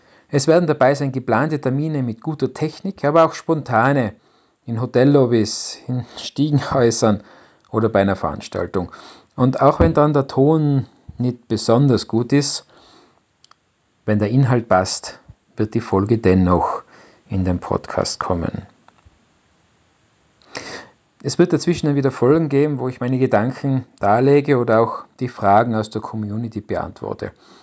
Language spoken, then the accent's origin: German; Innsbruck, Tyrol, Austria; Ich bin aus Innsbruck in Österreich und bin seit 1998 IT-Unternehmer.